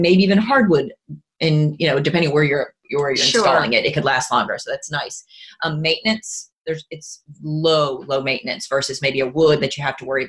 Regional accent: Tybee Island, Georgia, United States; now in Hilton Head, United States; I was born and raised on Tybee Island, so not far from here. I'm a true local.

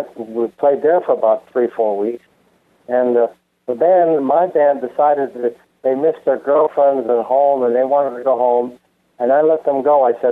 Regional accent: Rochester, New York, United States; also born or lived in Ottawa, Canada; Well, I grew up in Rochester, New York. Born in Ottawa, Canada, but I grew up in Rochester, New York.

